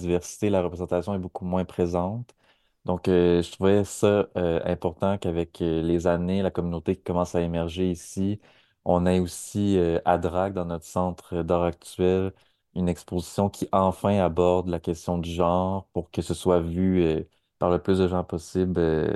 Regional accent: Drummondville, Quebec, Canada; je suis drummondvillois, je suis né à Drummondville.

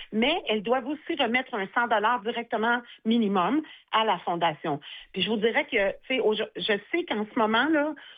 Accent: Saint-Bruno-de-Montarville, Quebec, Canada; Sylvie vient de la Rive-Sud, et moi aussi, d'ailleurs, on vient de la même ville sans se connaître. On est des Montarvilloises

